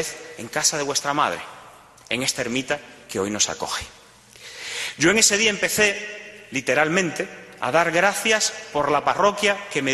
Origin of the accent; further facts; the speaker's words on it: Guanabacoa, Havana, Cuba; moved away; Tuve que dejar mi patria y mi parroquia. Tuve que dejar un pedazo de mi alma, pues, en esa parroquia de Guanabacoa.